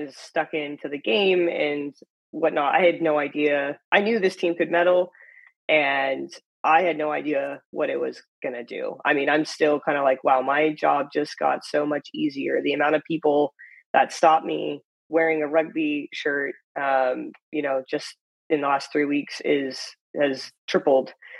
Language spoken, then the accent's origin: English; United States; which is so silly to say as an American